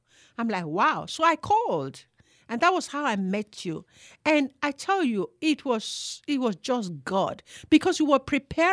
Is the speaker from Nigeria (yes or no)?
yes; Nigeria; When I was growing up in Nigeria